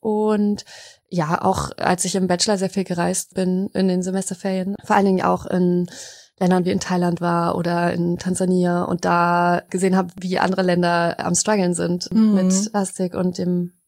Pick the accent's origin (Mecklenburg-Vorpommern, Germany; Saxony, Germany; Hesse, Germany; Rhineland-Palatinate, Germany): Mecklenburg-Vorpommern, Germany; Seit Sommer 24 jetzt schon und bin dafür wieder in die Heimat zurückgezogen. Ich bin hier in Mecklenburg aufgewachsen und freue mich wieder hier zu sein.